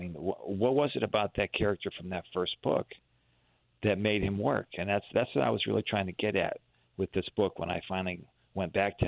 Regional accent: Michigan, United States; moved away as an adult; I grew up in Michigan, and I lived there all the way through college, and then I came out to New York, and I've lived in the Hudson Valley ever since.

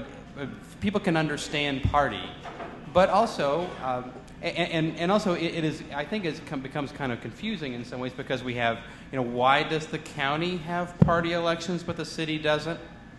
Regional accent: Indiana, United States; Like, I'm from Indiana originally.

